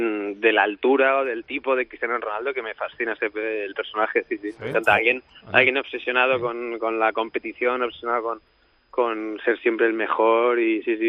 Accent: Community of Madrid, Spain; yo soy madrileño y soy del Barça

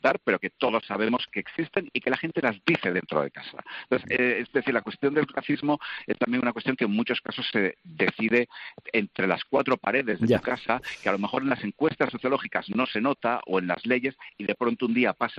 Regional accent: Spain; yo legalmente soy hispano porque soy español

